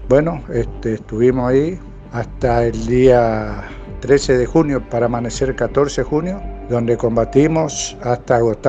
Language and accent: Spanish; Bernardo de Irigoyen, Misiones, Argentina; born there; Nací en Bernardo de Irigoyen el 9 de junio del año 1962.